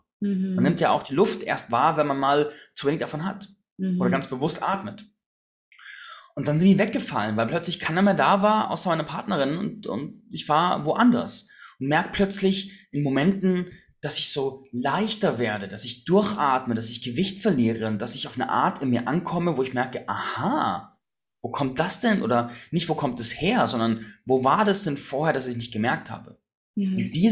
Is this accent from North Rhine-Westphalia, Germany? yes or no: no; Landsberg am Lech, Bavaria, Germany; damals, 2017, war ich in Landsberg am Lech, meiner Heimatstadt